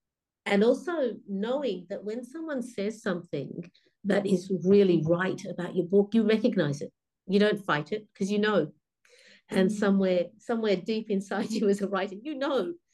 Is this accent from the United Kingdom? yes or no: no; Australia; an Australian author